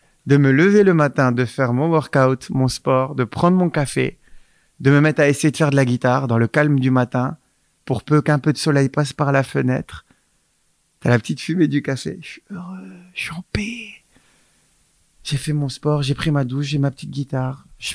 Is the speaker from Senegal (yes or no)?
yes; Senegal; J'étais au Sénégal, j'ai grandi au Sénégal.